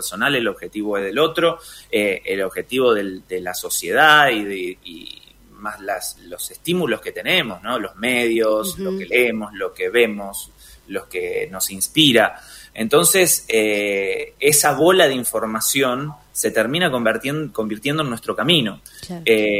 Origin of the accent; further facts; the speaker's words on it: Rosario, Santa Fe, Argentina; now in Buenos Aires, Argentina; yo soy de Rosario, soy del interior, me vine a Buenos Aires con un sueño chiquitito